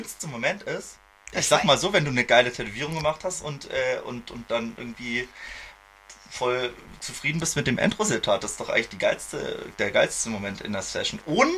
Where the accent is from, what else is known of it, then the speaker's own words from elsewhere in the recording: Regensburg, Bavaria, Germany; born there; Also ich bin in Regensburg geboren. Ich meine, bayerischer können die Wurzeln ja einfach gar nicht werden. Und ich glaube, die Hälfte meiner Verwandtschaft wohnt halt auch einfach noch im Allgäu. Das heißt, ich habe schon irgendwie eine bayerische Verbindung.